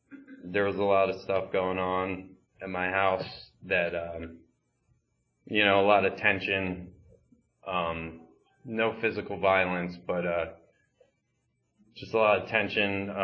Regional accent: Pennsylvania, United States; I am originally from Chester County, Pennsylvania, and I'm the youngest of four

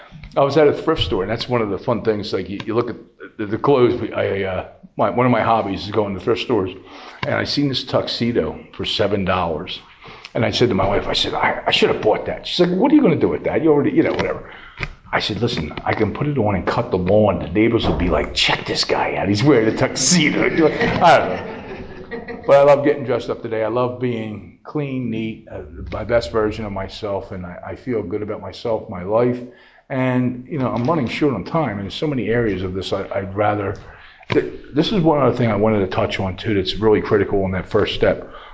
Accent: Doylestown, Pennsylvania, United States; I'm from Doylestown, so I'm not an out-of-town speaker.

